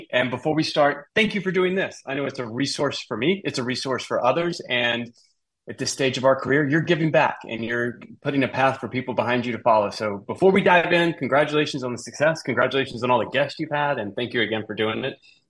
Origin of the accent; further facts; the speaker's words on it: Alabama, United States; now in Washington, United States; And when I got here, I grew up in Northeast Alabama. I went to school in the state of Alabama.